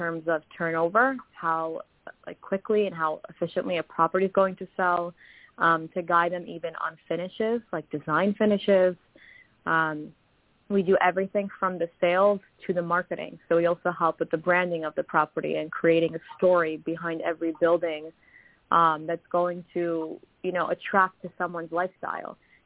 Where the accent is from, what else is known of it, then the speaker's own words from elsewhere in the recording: New York City, New York, United States; I grew up in Queens, so I know the Queens market pretty well.